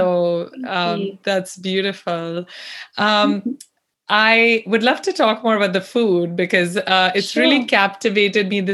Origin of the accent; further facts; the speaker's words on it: North India, India; And being Indian, of course, and North Indian, there are really so many similarities.